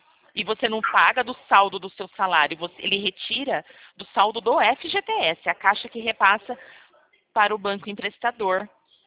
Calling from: São Paulo, Brazil; Do estado de São Paulo.

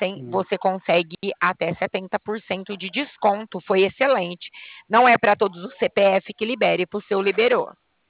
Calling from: Bebedouro, São Paulo, Brazil; gente fala de Bebedouro, São Paulo.

